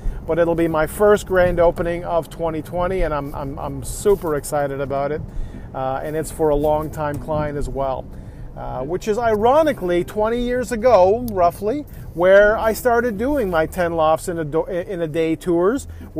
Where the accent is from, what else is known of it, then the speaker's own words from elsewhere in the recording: Scarborough, Ontario, Canada; Born and raised in Scarborough, but spent so many years growing up in different parts of Ontario.